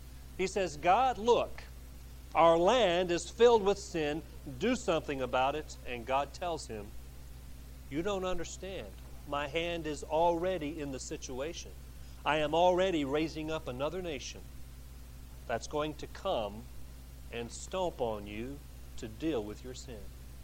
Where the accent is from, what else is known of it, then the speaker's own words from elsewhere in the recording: Alabama, United States; I was raised in the South. I went to the University of Alabama, and I was raised in the state of Alabama.